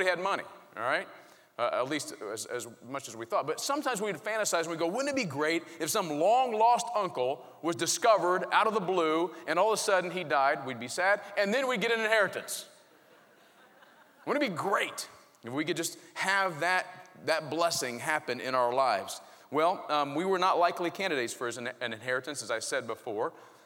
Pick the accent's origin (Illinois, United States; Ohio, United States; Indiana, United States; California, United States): Indiana, United States; Indianapolis; I grew up poor in Indianapolis.